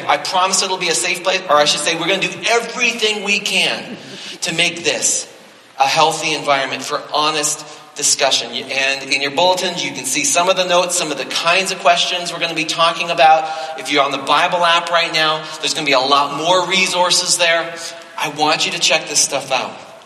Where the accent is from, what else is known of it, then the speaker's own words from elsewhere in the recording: Canada; Now, I was born and raised in Canada.